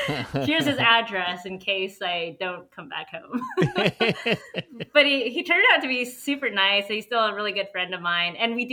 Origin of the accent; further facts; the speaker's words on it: San Francisco, California, United States; moved away; also born or lived in Daly City; Born and raised in San Francisco. And then when I started high school, my parents moved to a small suburb south of San Francisco called Daly City.